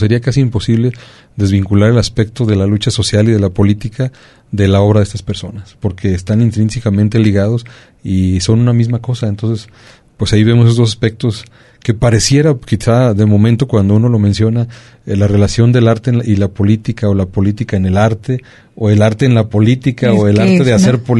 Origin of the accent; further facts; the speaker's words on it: Colotlán, Jalisco, Mexico; hay personas en Guadalajara que uno, ¿de dónde eres? De Colotlán.